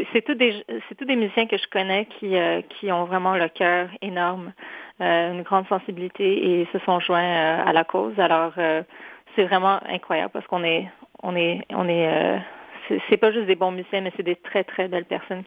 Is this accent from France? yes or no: no; Poland; now in Quebec, Canada; je suis polonaise d'origine.